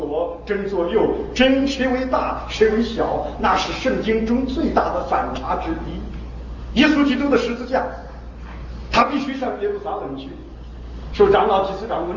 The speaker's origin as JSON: {"language": "Chinese", "country": "China", "said": "我们中国人做事情总是要把事情做得合乎中庸之道"}